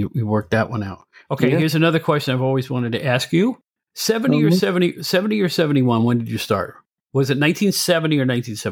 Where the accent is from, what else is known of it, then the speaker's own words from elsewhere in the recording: Catskill, New York, United States; I said, hi, I'm from Catskill. You're from Glens Falls. We talked about upstate New York.